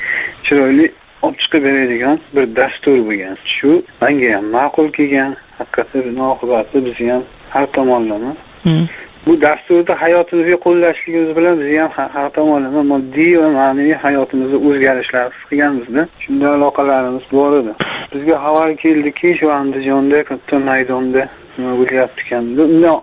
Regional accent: Andijan Region, Uzbekistan; Andijonlikman.

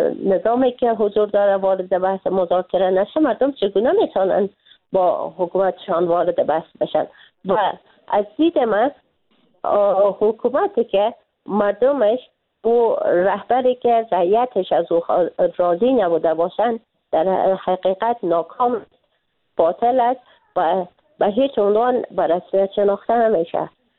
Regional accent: Afghanistan; به عنوان یک افغان، نه به عنوان یک خانم

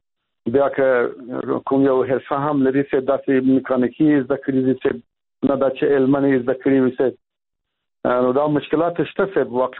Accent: Afghanistan; زه خو په دې هېواد کې لوی شوی یم صاحب، د ژوند مې په افغانستان کې تیر کړی دی صاحب.

